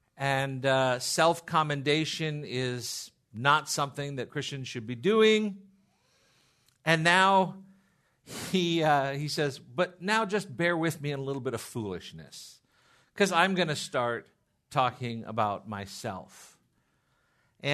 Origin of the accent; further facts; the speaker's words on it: Seal Beach, California, United States; because I grew up in Orange County, and in the middle of the town that I grew up in Seal Beach, there's a street called Electric Avenue